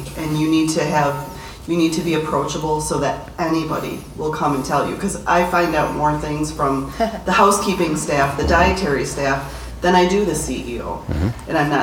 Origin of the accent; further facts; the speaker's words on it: Lewis County, United States; I'm from Lewis County.